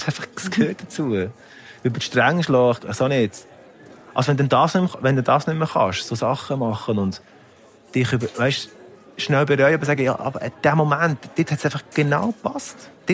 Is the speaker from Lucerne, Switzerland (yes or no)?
yes; Lucerne, Switzerland; ich bin natürlich in Luzern aufgewachsen. Also im Kanton Luzern, sehr katholisch.